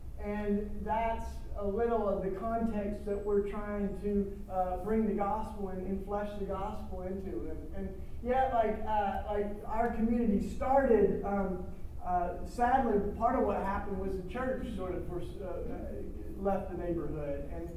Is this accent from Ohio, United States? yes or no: no; Tennessee, United States; now in Philadelphia, United States; this is where I'm not from Philly, in case you can't tell. I'm from Tennessee. We got country music